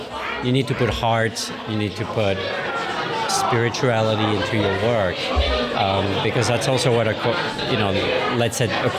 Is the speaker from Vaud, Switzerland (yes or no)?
yes; Lausanne, Vaud, Switzerland; The Ecal is from my hometown, and I'm very familiar with it, and I've lectured there.